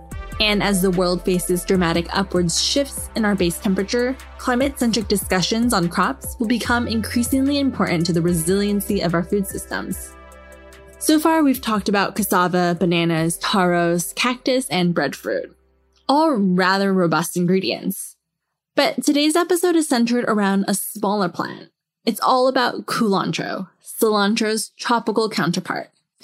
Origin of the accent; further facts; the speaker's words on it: Los Angeles, California, United States; the annual herbs that I grew up with in Los Angeles, like cilantro and oregano